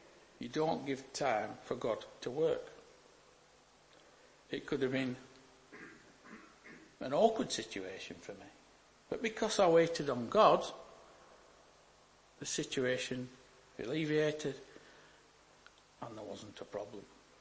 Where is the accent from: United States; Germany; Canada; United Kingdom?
United Kingdom; Burnley, North West England; You know, I'm from Burnley, so it's... I'd never think of moving to Blackburn.